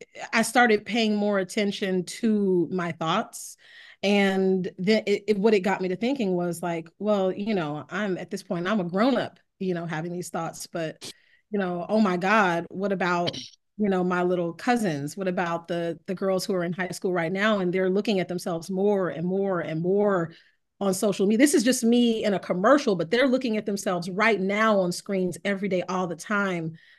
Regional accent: Dayton, Ohio, United States; And I went home. I'm from Dayton, Ohio. I went home

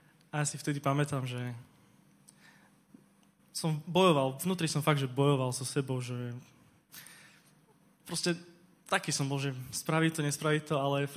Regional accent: Košice, Košice Region, Slovakia; mám 18 rokov a pochádzam z Košíc.

